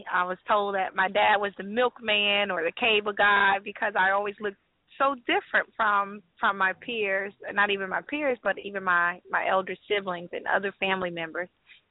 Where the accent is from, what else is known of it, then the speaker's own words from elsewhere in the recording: Pahokee, Florida, United States; So I myself, yes, I grew up in South Florida, Pahokee, Florida. very urbanized, I guess, environment.